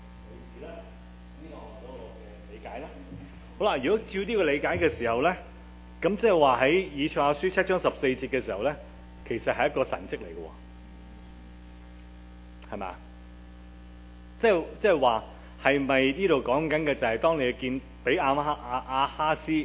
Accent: China; 因為我哋都係中國人，我哋唔係日本人、亞洲人。

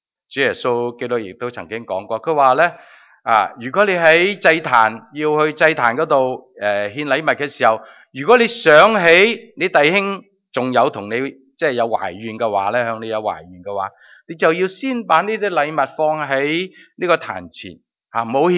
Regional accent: China; 这些字都是我们中国人好喜爱的。

